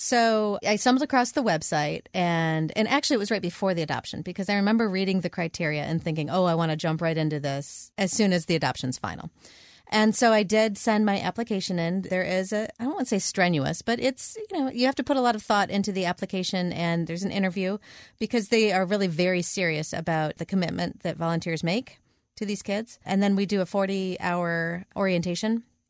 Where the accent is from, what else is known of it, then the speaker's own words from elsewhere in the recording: Michigan, United States; now in Philadelphia, United States; No. I am from Michigan originally. So I got my bachelor's and master's degree at the University of Michigan.